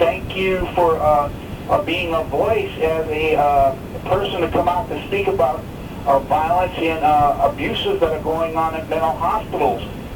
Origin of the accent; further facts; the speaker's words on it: Napa, California, United States; I've only done investigation at Napa because I come from Napa.